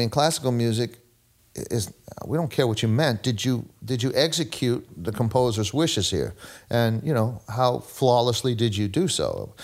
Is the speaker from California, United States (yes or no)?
no; New Orleans, Louisiana, United States; Space is very important, and especially growing up in New Orleans.